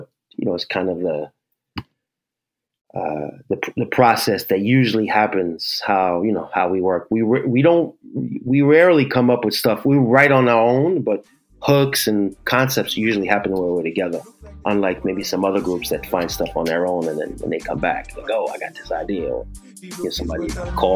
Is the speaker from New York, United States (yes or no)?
yes; New York, United States; And then, you know, I grew up in New York, 13, 14, in 84, 85